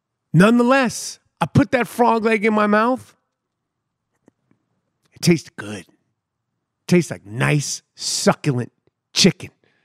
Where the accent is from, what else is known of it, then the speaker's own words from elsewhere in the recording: New York City, New York, United States; Growing up in New York City, they probably still have it.